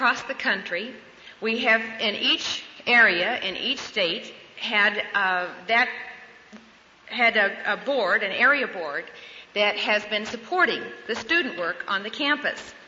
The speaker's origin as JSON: {"language": "English", "town": "Coweta", "region": "Oklahoma", "country": "United States", "tie": "born or raised there", "said": "both Bill and I grew up in Oklahoma in a little town called Coweta in the northeastern section."}